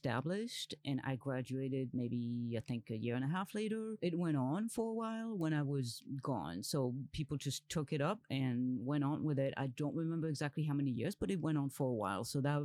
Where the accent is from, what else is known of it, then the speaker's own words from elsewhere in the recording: France; accent: French; English is a second language; now in Colombia; I am originally from France, so that's the accent, although the accent is also because I am deaf and hard of hearing